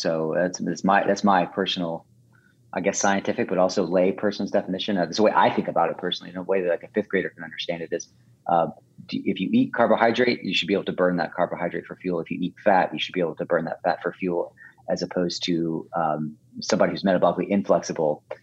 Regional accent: Marietta, Georgia, United States; We all started kind of working out at the local gym there in my hometown, Marietta, Georgia.

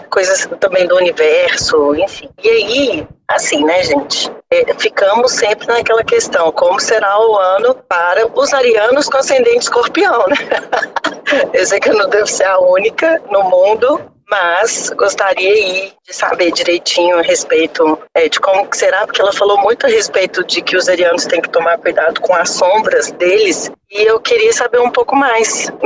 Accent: Belo Horizonte, Minas Gerais, Brazil; sou de Belo Horizonte

